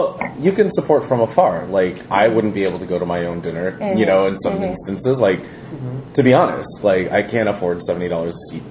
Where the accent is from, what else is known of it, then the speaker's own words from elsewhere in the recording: Philippines; You know, just based on our history and our heritage and our culture, it's very, you know, you can't explain what being a Filipino is.